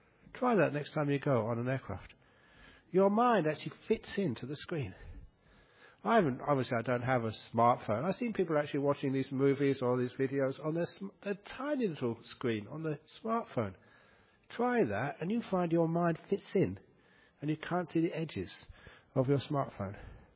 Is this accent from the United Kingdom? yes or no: no; Northeast Thailand, Thailand; I remember just growing up in Northeast Thailand. And basically, Northeast Thailand is Laotian culture.